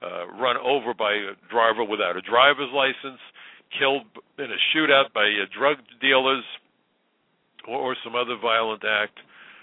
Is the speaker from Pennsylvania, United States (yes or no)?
no; New York City, New York, United States; New York is my town. I was born and raised here, went to Brooklyn College. I am a New Yorker.